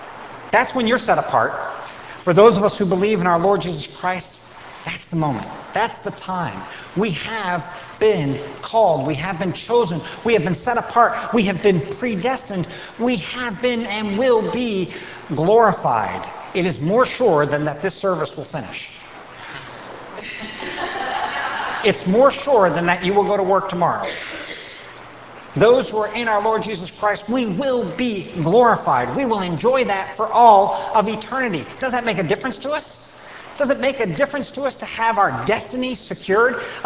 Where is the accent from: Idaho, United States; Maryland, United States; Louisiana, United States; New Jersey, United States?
Maryland, United States; Baltimore; I can say that. I'm from Baltimore. We're going down the ocean tomorrow.